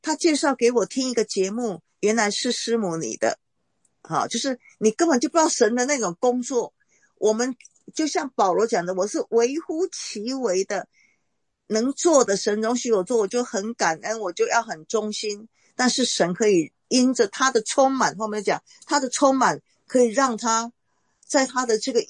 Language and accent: Chinese; China; 我是中国人